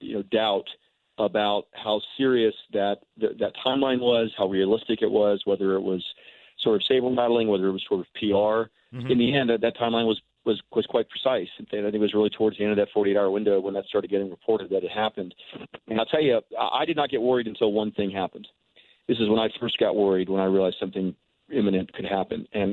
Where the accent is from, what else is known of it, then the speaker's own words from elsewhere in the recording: United States; it is a remarkable experience to do that for the first time, particularly as an American.